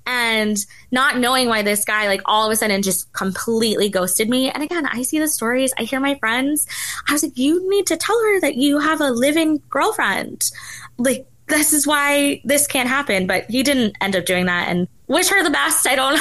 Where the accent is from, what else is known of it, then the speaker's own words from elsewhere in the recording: New York City, New York, United States; I said I was from New York City, but this was down south.